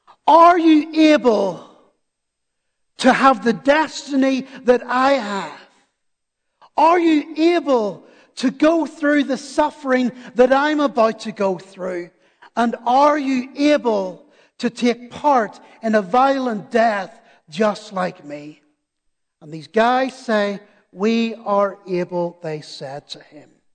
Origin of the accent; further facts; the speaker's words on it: Northern Ireland, United Kingdom; I come from Northern Ireland. For 30 years, we lived in a war zone with terrorism, etc., etc.